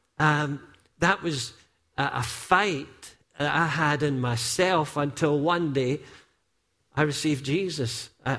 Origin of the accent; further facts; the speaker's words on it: Dungarvan, Munster, Ireland; when I was running from Dungarvan to Co-Winning here to deliver milk with a co-milkman at 6 o'clock in the morning as a wee schoolboy, running from there to there and then back to Dungarvan to go back and get ready for school.